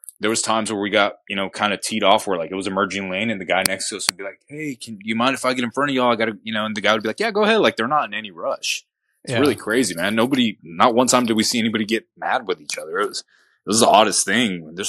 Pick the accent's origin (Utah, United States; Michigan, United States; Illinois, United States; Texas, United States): Texas, United States; born there; I mean, I was born in Texas, you know, grandparents, they're from Mexico, but they picked up on the Tex-Mex thing quick. So did I.